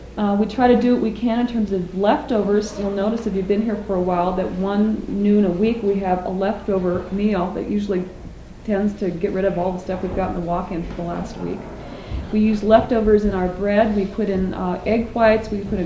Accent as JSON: {"language": "English", "region": "Midwest", "country": "United States", "tie": "born or raised there", "said": "a bit more varied fare than just the meat and potatoes diet that I grew up on in the Midwest."}